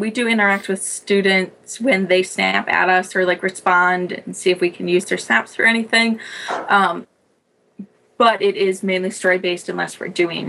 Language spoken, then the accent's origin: English; Marquette, Michigan, United States; No, Michigan, definitely. I'm originally from Marquette. I grew up here.